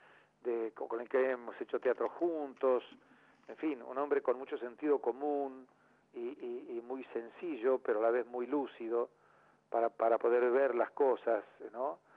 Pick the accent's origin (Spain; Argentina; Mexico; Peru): Argentina; Tandil, Buenos Aires Province; now in Buenos Aires, Argentina; ya en Tandil sentí ese llamado tan fundamental que me hizo salir de mi pueblo, de mi ciudad, dejar todo de lado y venirme a Buenos Aires a estudiar